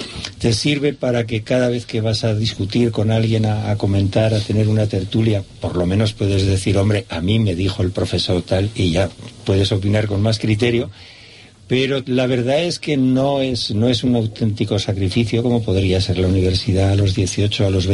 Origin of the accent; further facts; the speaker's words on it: Aragon, Spain; porque, como aragonés, pues conocer lo que es el derecho foral aragonés es una preciosidad